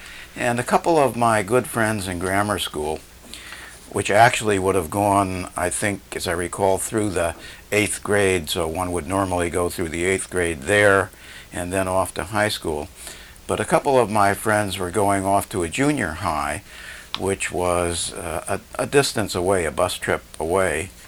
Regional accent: San Francisco, California, United States; I was born in San Francisco on December 10, 1931, and raised there until I went off to college.

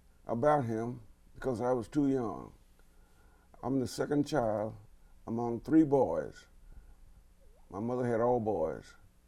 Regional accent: Hillsboro, Texas, United States; born there; I was born in 1926 in Hillsborough County. Hillsborough is about 30 miles north of Waco, Texas.

